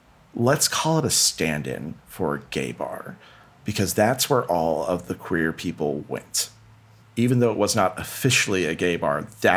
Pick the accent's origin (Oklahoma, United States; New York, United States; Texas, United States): Oklahoma, United States; Glencoe; I was, but also Stillwater, Oklahoma was 15 minutes away from my hometown.